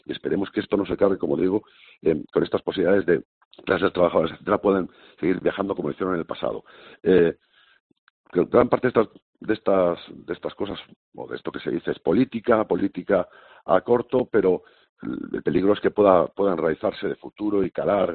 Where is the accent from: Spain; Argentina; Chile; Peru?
Spain; Basque Country; born there; yo soy nacido en el País Vasco